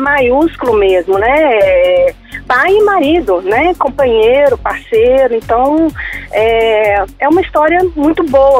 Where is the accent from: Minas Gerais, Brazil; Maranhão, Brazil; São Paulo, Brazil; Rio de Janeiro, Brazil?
Minas Gerais, Brazil; Belo Horizonte; moved away as an adult; É, nós dois somos de Belo Horizonte e ele foi convidado para vir trabalhar na Bahia.